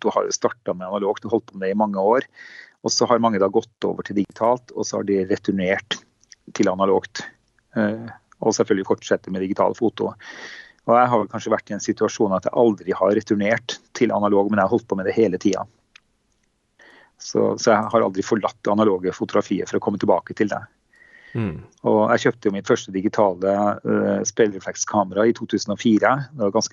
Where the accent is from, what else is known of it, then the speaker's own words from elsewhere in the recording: Northern Norway, Norway; also born or lived in Melhus / Sandefjord; now in Nøtterøy, Norway; Jeg har født og stort sett oppvokst i Nord-Norge og bodd i Nord-Norge nesten hele mitt liv.